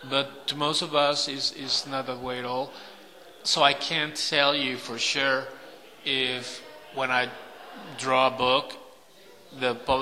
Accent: Mexico; English is a second language; moved away; I grew up back in Mexico watching all these movies

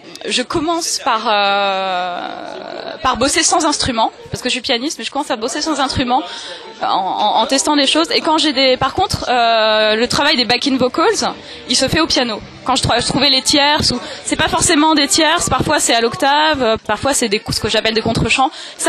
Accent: Paris, Île-de-France, France; la chanteuse d' … On fait l'électro-métal, on est des Parisiens.

